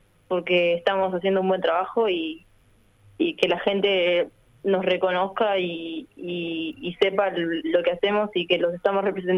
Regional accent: Paysandú, Uruguay; Yo soy de Paysandú y bueno, empecé ahí cuando tenía 9 años

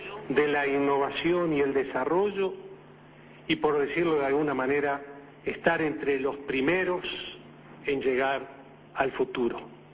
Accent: Uruguay; a los uruguayos nos gusta ser realmente de bajo perfil

